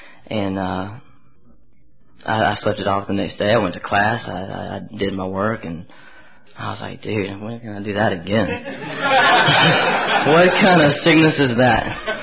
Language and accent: English; Alabama, United States; Yeah, I'm from Alabama. Give me a break.